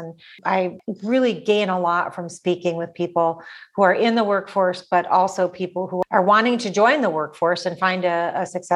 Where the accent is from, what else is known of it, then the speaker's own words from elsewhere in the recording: Michigan, United States; moved away as an adult; also born or lived in Oregon; So I grew up in Michigan, but after high school, moved with a group of friends to Oregon, fell in love with the state, and I enrolled at Lane Community College.